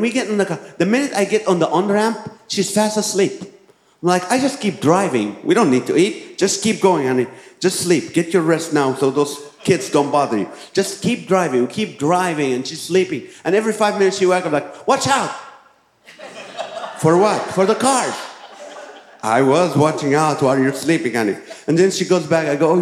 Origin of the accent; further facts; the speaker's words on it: California, United States; I'm from California. You can get arrested for that.